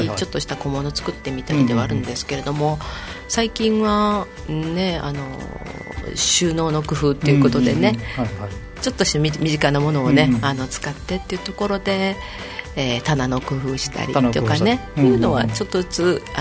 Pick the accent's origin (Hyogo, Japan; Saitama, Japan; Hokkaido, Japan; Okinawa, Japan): Okinawa, Japan; Naha; born there; now in Haebaru, Japan; 生まれは那覇なんですけれども、仕事始めた頃から早原町に、